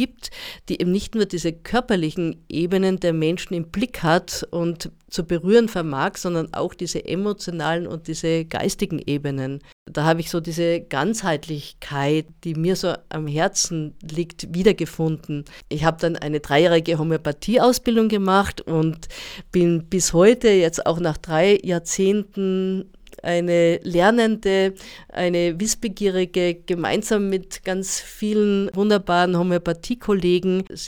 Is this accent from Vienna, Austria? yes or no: no; Styria, Austria; now in Germany; ich bin gebürtige Österreicherin im Murtal in der Steiermark, geboren und aufgewachsen und lebe schon seit mehr als 32 Jahren jetzt mit sehr viel Wohlgefühl in Bayern.